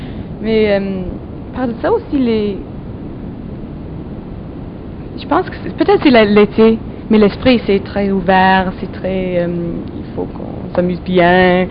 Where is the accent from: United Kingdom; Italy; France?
United Kingdom; England; French is a second language; Pendant que chez nous en Angleterre, c'est les antiquités qui sont plus respectées.